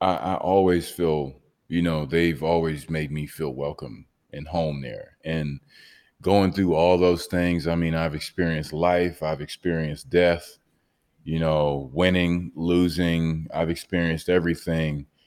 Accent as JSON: {"language": "English", "region": "Texas", "country": "United States", "lives_now": "Miami, United States", "said": "And I mean, people think I'm from Miami, you know. It's like I have to remember now I'm from Texas, bro."}